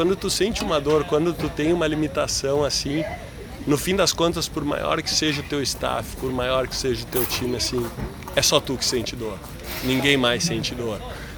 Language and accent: Portuguese; Porto Alegre, Rio Grande do Sul, Brazil; Eu sou muito amigo dele, a gente é de Porto Alegre